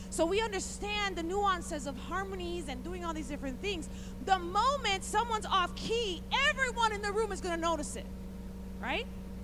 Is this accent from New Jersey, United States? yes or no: no; Chicago, Illinois, United States; We come from Chicago. And in Chicago, you know, we clap back all the time.